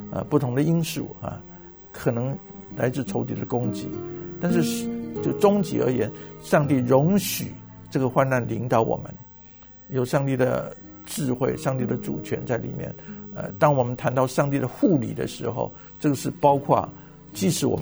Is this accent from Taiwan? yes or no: yes; Taiwan; 像我从小在台湾长大啊